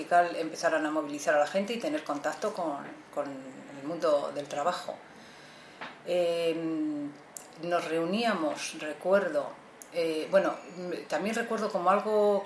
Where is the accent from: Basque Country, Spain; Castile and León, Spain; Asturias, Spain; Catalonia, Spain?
Basque Country, Spain; Somos del País Vasco y, bueno, pues eso siempre ha sido una semilla dentro de mi casa.